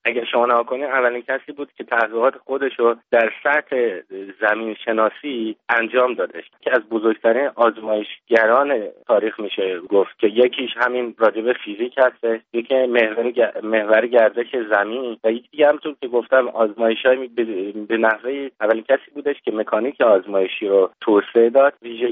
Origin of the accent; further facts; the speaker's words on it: Iran; ما که ایرانی هستیم